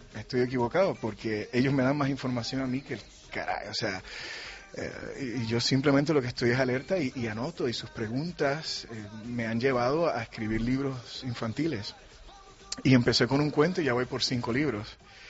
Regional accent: Puerto Rico; ojalá algún día en Puerto Rico, en mi tierra, podamos sentir la pasión que se siente por el fútbol

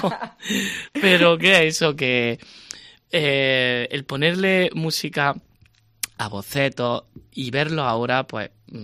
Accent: Granada, Andalusia, Spain; como cuando voy a Granada, que es mi tierra natal

